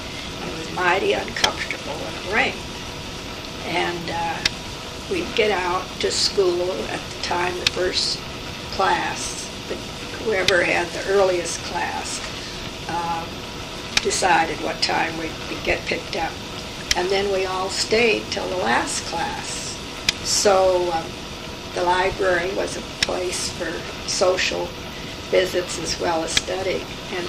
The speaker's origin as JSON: {"language": "English", "town": "San Diego", "region": "California", "country": "United States", "tie": "born there", "said": "Well, I was born in San Diego, and in fact, the San Diego Normal School was at El Cajon and Park Boulevard, and my father bought a home not far from the college"}